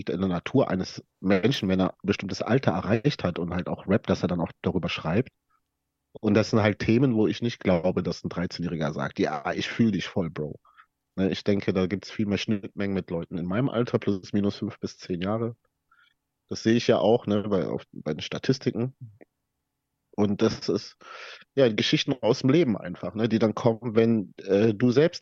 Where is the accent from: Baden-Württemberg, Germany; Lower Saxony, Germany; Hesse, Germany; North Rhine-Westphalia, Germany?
Baden-Württemberg, Germany; Weilimdorf; Ich komme ja aus Weilendorf und da ist ja das Schloss Solitude.